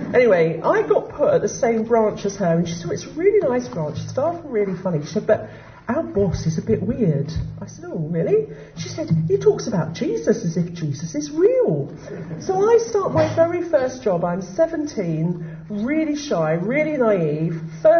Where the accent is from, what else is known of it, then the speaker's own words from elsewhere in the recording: Putney, London, United Kingdom; also born or lived in Peckham; I was born in Peckham, and when I was four we moved to Putney, a council estate in Putney.